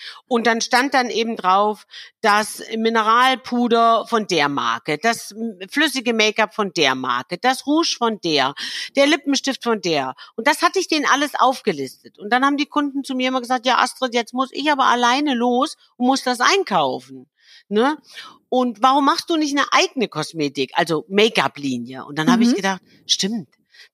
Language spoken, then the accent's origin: German; Hesse, Germany; Erstens mal sitzen sie bei Frankfurt und ich bin ja eine Hessin.